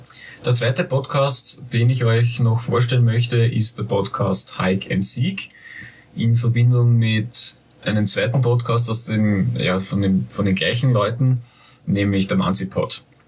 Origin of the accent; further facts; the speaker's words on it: Austria; rechtliche Situation in Deutschland, die scheinbar irgendwie ein bisschen problematisch ist, als wie bei uns in Österreich.